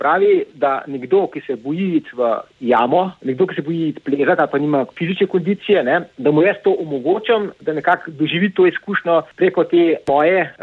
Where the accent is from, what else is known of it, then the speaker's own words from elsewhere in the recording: Zgornje Jarše, Central Slovenia, Slovenia; V bistvu po rodu prihajam iz Celja, drugače sem pa kar iz srednje Slovenije, konkretno ta trenutek iz Zgornjih Jarš pri Radomljah oziroma Domžalah, tako da sem bolj gorenc kot pa Štajerc, ne? Tako da rod pa je nekje iz kočevskega konca pa celjskega konca, tako.